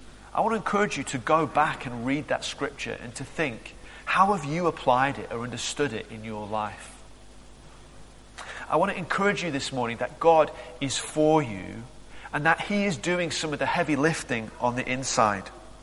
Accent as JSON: {"language": "English", "country": "United Kingdom", "lives_now": "South Africa", "said": "one of the things I've noticed being in South Africa is that actually as British people, we're a nation of worriers."}